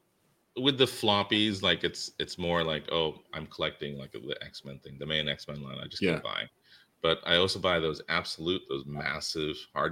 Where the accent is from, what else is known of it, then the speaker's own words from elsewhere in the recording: Indonesia; When I was a kid growing up in Indonesia, I moved a lot as a kid. We were in Indonesia when I was a little kid for a minute